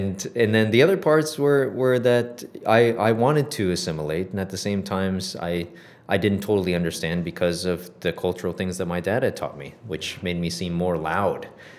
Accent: Arizona, United States; also born or lived in Korea / Japan; So I guess, born in Korea, moved to Japan very soon afterwards and raised in Arizona. I'm half Korean. Yeah. Half Korean and half American.

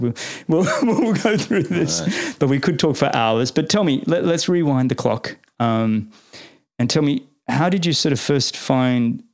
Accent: Australia; I'm an Australian.

